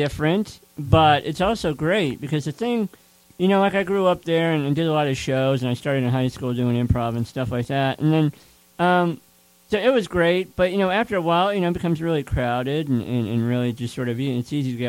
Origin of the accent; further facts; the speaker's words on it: California, United States; moved away as an adult; I grew up in the Bay Area. I mean, I went to high school in Piedmont, California, and so Oakland, Berkeley